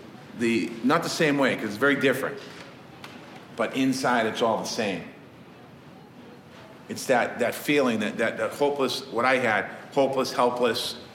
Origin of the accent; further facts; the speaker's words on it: Dorchester, Massachusetts, United States; I grew up in Dorchester, and I went to work construction